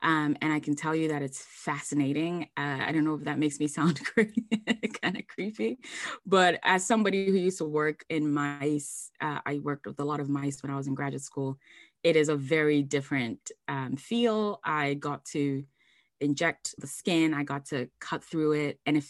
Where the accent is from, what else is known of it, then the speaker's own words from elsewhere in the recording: Ghana; I'm from Ghana, West Africa, so I know how to ask why and be respectful.